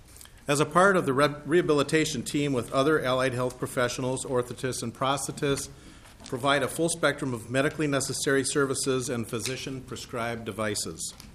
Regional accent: Roseville, Minnesota, United States; also born or lived in St. Paul, United States; I was born right here in St. Paul, grew up in Roseville. I've been a lifetime resident of the state of Minnesota.

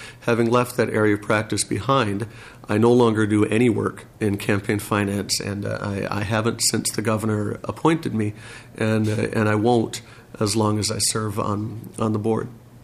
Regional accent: New Brighton, Minnesota, United States; My background is I'm born and raised in Minnesota. I grew up in New Brighton and went to Hamline University for my undergraduate degree

